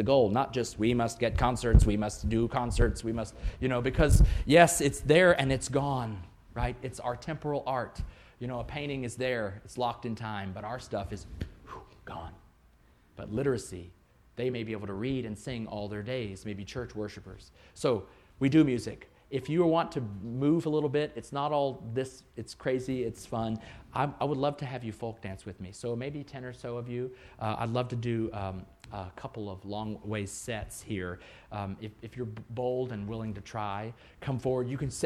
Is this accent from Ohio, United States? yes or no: no; Louisiana, United States; we come from Louisiana, there's Mardi Gras balls, you know.